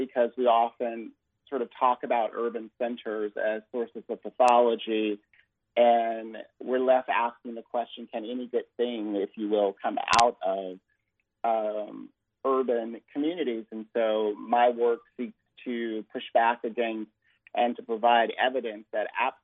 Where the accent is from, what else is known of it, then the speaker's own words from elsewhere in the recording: Virginia, United States; now in Memphis, United States; I'm originally from Virginia, and much of my time has been up and down the Eastern Seaboard